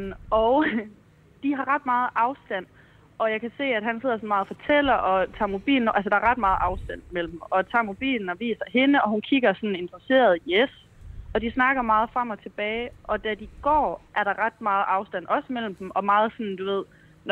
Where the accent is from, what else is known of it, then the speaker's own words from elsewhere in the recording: Jutland, Denmark; now in Copenhagen, Denmark; Og jeg bor i København. Jeg er jyde. Det er derfor, så kan man måske tænke, hvad er det for en accent?